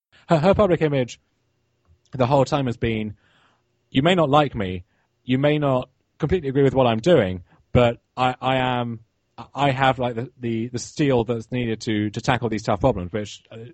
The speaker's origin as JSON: {"language": "English", "country": "United Kingdom", "said": "as a Brit, it's been weird to see"}